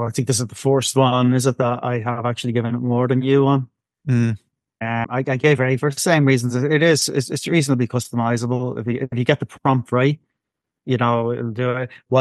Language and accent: English; Ireland; Even though I'm Irish, we still spell it correctly.